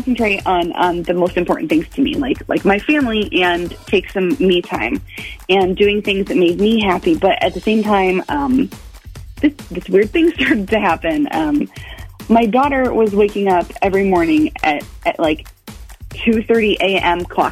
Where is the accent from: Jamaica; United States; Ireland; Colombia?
United States; Madison, Wisconsin; I'm from Madison.